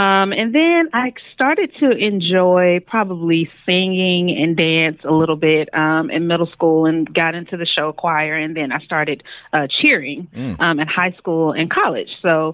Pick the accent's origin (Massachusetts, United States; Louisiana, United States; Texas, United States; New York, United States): Louisiana, United States; Shreveport; So I grew up in Shreveport, Louisiana, born and raised, so I'm a Southern girl through and through.